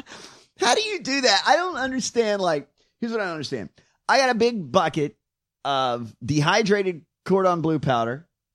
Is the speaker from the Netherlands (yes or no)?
no; the South, United States; I'm from the South. I say mayor.